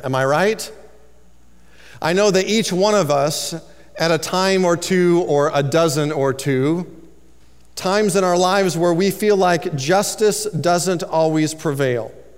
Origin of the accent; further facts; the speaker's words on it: Iowa, United States; now in Chicago, United States; I grew up in Iowa, and all teenagers, I think most teenagers have that desire to wanna go fast. I moved to Chicago